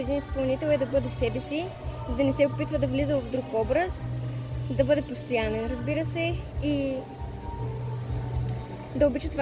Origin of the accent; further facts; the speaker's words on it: Sopot, Plovdiv Province, Bulgaria; на 12 години съм и съм от Сопот.